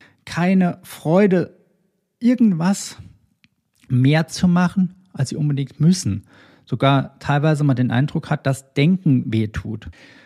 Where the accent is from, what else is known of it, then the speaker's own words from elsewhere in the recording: Germany; in meinem Heimatland Deutschland was zu bewegen und zu verändern, dass ich für mich gesagt habe, okay, ich fahre zurück nach Deutschland.